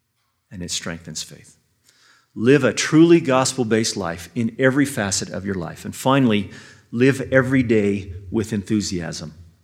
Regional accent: Utah, United States; moved away; I grew up in Utah, a 6th-generation member of the church.

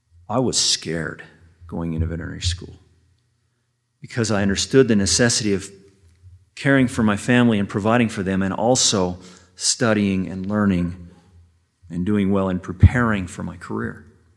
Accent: Utah, United States; moved away; I grew up in Utah, a 6th-generation member of the church.

